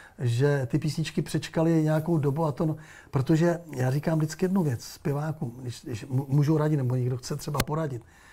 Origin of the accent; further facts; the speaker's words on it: Moravia, Czechia; já jsem z Moravy. A kde jsi, na Moravě se to může říkat kde jsi.